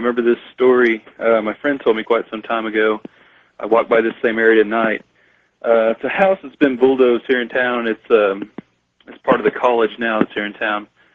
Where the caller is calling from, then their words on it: Arkansas City, Kansas, United States; I'm calling from Ark City, Kansas. I listen to you on 98.7 KFH.